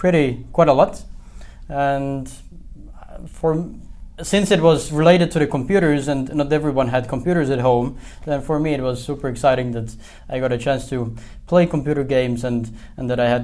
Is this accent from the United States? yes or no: no; Estonia; now in Chile; what was the mindset different while I grew up in Estonia, was that when I were, let's say, 15, 16, I wanted to have a birthday party.